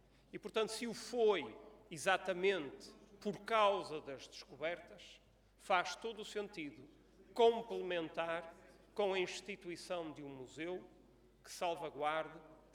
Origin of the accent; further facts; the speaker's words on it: Azores, Portugal; o fundamento da nossa cultura, como açorianos e como povo português, em Portugal e no mundo.